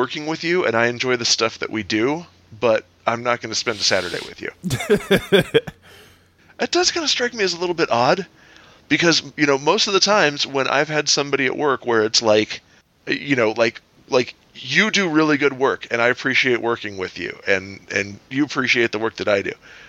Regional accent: Ireland; Well, I am Irish.

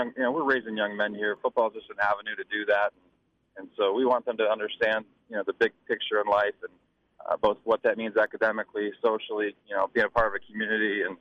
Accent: Frankfort, Michigan, United States; it's something I grew up with in Frankfort. A lot of pride in academics, a lot of pride in the community

